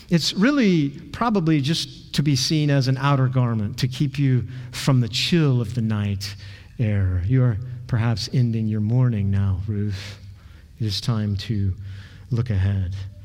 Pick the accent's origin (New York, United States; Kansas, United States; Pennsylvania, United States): Kansas, United States; I grew up in Kansas. I know all about combines, but I have not seen a threshing floor.